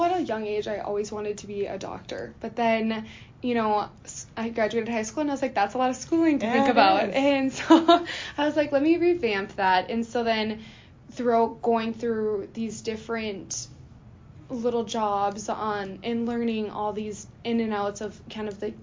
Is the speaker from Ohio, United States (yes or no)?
no; Pelican Rapids, Minnesota, United States; Yeah, so like you said, I am from Pelican Rapids, so again, not so far from here. And so I graduated Pelican Rapids in about 2018